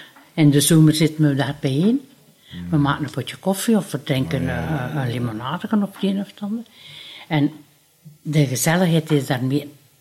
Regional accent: Bavegem, Flanders, Belgium; born there; En ja, ik ben geboren in Bavegem. Ik ben getrouwd in Bavegem en nu woon ik 2 jaar... hier in de assistentiewoning.

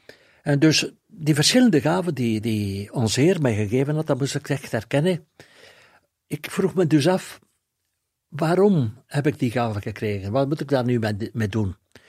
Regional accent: Opwijk, Flanders, Belgium; Wel, ik ben van Opwijk en in die tijd, ik spreek nu over de jaren 50

